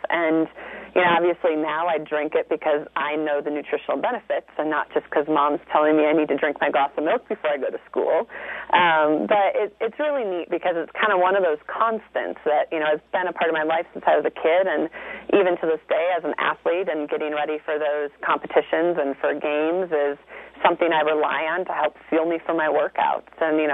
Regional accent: Minnesota, United States; growing up, I grew up in Minnesota. We had a milkman all the way into my 20s.

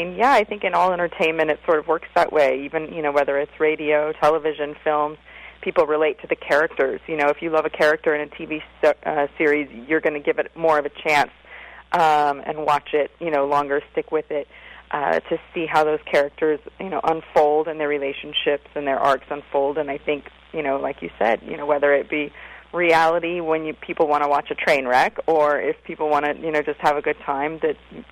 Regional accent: Texas, United States; accent: Texas; Beastie was a little concerned that my Texas accent was going to start coming out and that he wouldn't be able to understand me

